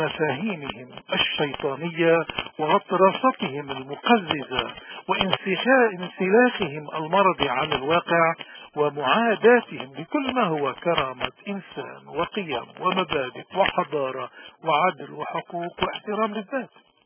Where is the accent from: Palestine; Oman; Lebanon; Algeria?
Lebanon; كلبنانيين عانينا وما زلنا نعاني من جور وظلم وهمجية وبلطجة ووحشية النظام السوري الأسدي